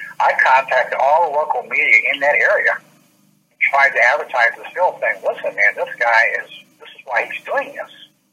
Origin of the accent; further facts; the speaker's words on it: Alaska, United States; I'm really from Alaska. The population of Alaska is like 700,000 people.